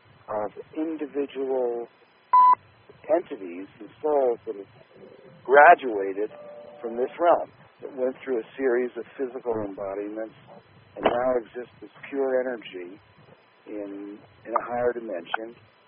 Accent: Philadelphia, Pennsylvania, United States; born there; And I was born in Philadelphia.

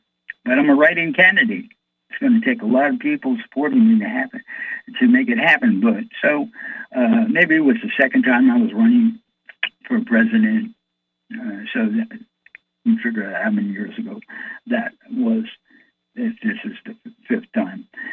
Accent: New York City, New York, United States; I'm from New York City, and New York City is a Democratic political town.

